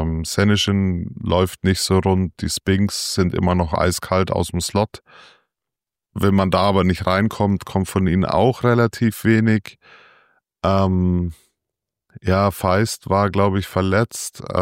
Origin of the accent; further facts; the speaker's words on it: Munich, Bavaria, Germany; als Münchner hätte ich das nicht erwartet.